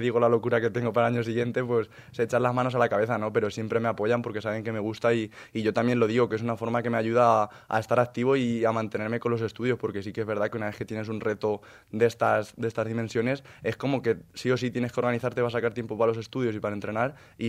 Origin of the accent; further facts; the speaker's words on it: Motilla del Palancar, Castilla-La Mancha, Spain; Sí, que tiene 6.000 habitantes. Entonces, una chica que es de allí de mi pueblo tiene esta enfermedad.